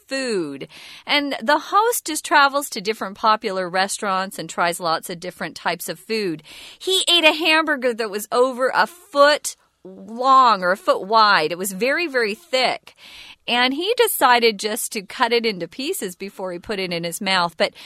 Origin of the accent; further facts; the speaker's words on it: Arizona, United States; I'm from Arizona, and because we're so close to Mexico, we like spicy food more